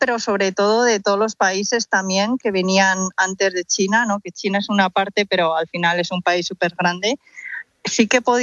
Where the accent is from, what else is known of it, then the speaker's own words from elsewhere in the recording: Spain; yo igual no tengo una perspectiva muy objetiva, ¿no? Como española de origen chino.